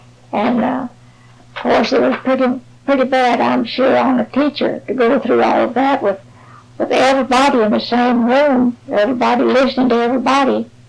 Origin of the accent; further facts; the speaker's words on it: Arkansas, United States; born there; I was born in Jackson County, Arkansas in 1894.